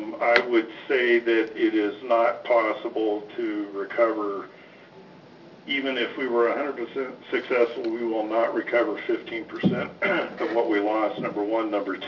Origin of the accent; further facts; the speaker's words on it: Coos Bay, Oregon, United States; I was born and raised in Coos Bay.